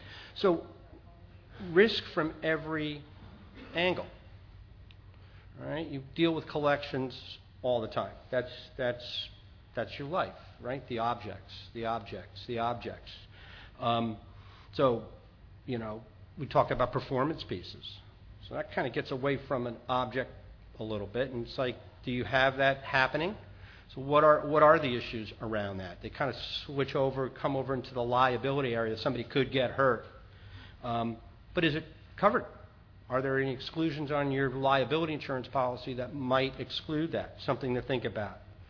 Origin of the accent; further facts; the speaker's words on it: New York, United States; from New York.